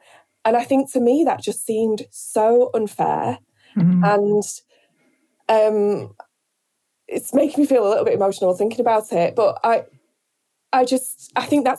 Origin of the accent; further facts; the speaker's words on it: Rochdale, North West England, United Kingdom; And I think growing up in Rochdale, that's a place where there is quite a lot of poverty. It's a post-industrial town